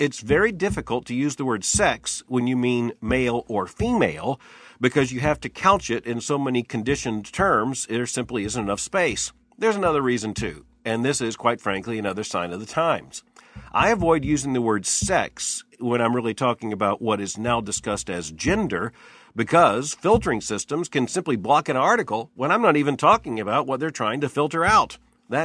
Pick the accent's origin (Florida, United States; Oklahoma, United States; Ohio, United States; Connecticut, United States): Florida, United States; My wife Mary and I grew up in South Florida as teenagers, where we heard Larry King back in the 1970s as a local radio celebrity.